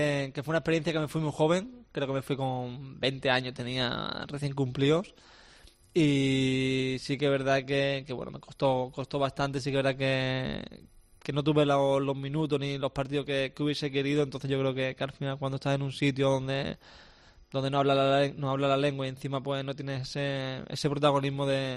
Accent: Málaga, Andalusia, Spain; yo creo que al final soy malagueño y eso no, eso es indiscutible

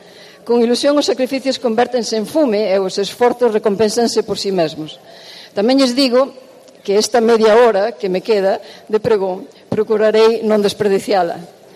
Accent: Bretoña, Galicia, Spain; born there; eu nacín en Bretoña, no Concello da Pastoriza, na Terra Chá, nun lugar o que agora lle chaman o rural. Non nacín en Lugo por circunstancias do azar, simplemente.

